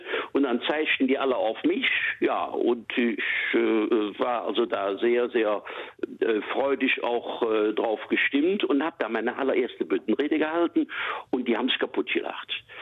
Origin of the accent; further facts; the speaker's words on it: Cologne, North Rhine-Westphalia, Germany; accent: Kölsch; das war die Südstadt damals, wo ich groß geworden bin. Und das war natürlich der Ursprung für alles. Da ist die kölsche Sprache mir in die Wiege gelegt worden. Denn da sprach man nur Kölsch. Da gab es keinen, der Hochdeutsch sprach.